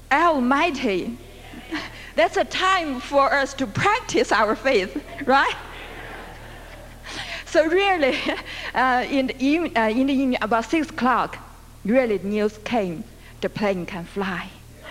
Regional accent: Harbin, Heilongjiang, China; English is a second language; Brother Clinton is the first white man ever preached in my hometown in Harbin.

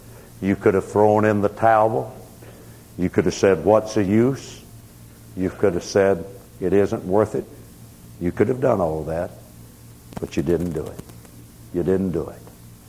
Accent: United States; I thank God for the privilege of being an American.

